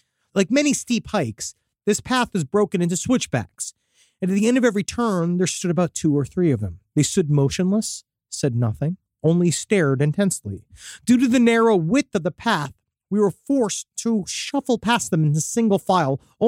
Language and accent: English; Salt Lake City, Utah, United States; I grew up in Salt Lake City. No, I'm not a Mormon.